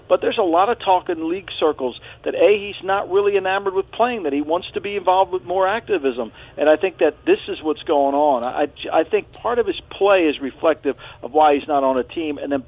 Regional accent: Philadelphia, Pennsylvania, United States; That's not what they're saying in Philadelphia about me, by the way, my hometown.

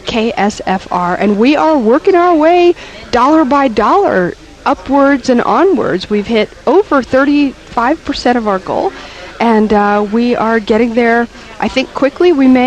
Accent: United States; I still do, because as an American, I really internalize this, all men and women are created equal

